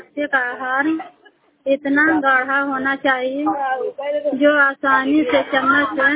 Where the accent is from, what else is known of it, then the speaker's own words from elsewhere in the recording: Chandpura, Bihar, India; मैं चंदपुरा गांव के रहने वाली हूँ। थाना करारपुरा जिला नालंदा के निवासी हूँ।